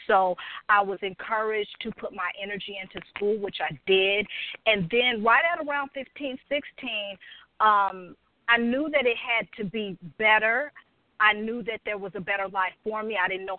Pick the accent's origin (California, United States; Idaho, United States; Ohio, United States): California, United States; San Francisco; also born or lived in Oakland; I am a California girl. I was born in Oakland, California, but also raised in San Francisco as well. So I'm a true Bay Area girl through and through, all day, every day.